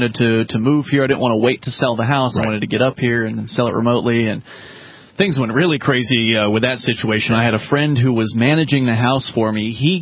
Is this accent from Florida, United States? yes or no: yes; Florida, United States; You're from Arkansas, Roger, and I'm from Florida originally.